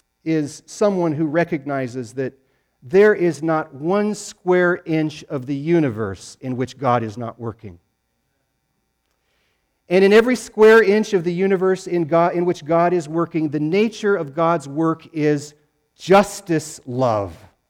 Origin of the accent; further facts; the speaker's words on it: Casper, Wyoming, United States; the town that I grew up in Casper, Wyoming.